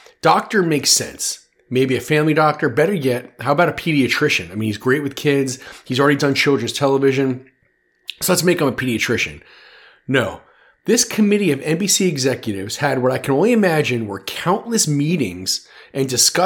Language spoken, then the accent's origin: English; New York City, New York, United States; I grew up in New York City.